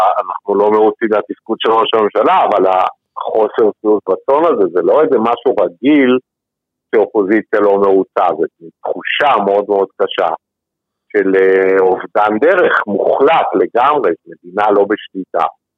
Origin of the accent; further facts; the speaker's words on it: Shoval, Southern District, Israel; also born or lived in Midreshet Ben-Gurion; now in Yeruham, Israel; בן קיבוץ שובל. שובל. זה קיבוץ של השומר הצעיר בצפון הנגב. שם גדלתי, התבגרתי, הייתי חבר קיבוץ הרבה שנים. אחר כך גרנו הרבה שנים, כמעט 20 שנה, במדרשת בבוקר, בנגב.